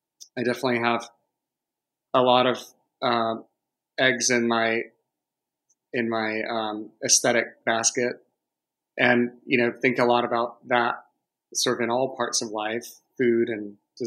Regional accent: Savannah, Georgia, United States; Well, I grew up in Savannah on the coast. So, you know, it's kind of an idyllic place to raise kids.

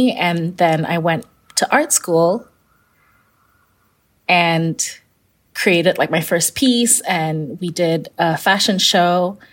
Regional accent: Kuala Lumpur, Malaysia; I grew up in Kuala Lumpur, Malaysia

